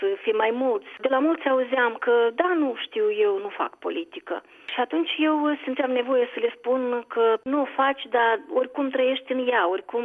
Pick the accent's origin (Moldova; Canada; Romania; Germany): Moldova; Rezina District; așa este păstrată tradiția în satul de unde sunt eu, din Ghidulin Traionu Rezina